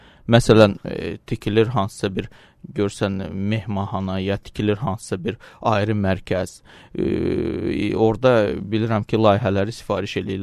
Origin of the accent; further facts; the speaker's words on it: Baku, Azerbaijan; born there; bəlkə biz bir Azərbaycanlı kimi bir məsləhət verərik. Axı, mən bu Bakıda anadan olmuşam, bu mənim şəhərim. Mənim ölkəmdir.